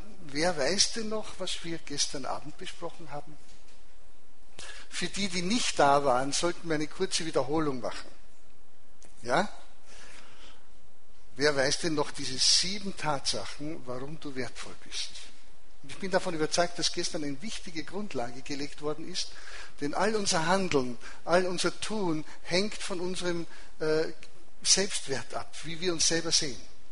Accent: Salzburg, Austria; Die Eltern waren schon in der Adventgemeinde. Und bin ich aufgewachsen in Salzburg

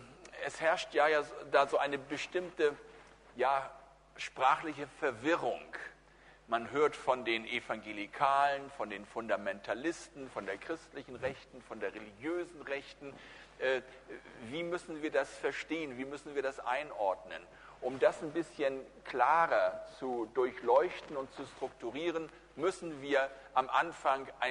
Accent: Germany; Und ich sage das ganz bewusst auch als Deutscher. Ich bin zwar nach dem Krieg geboren

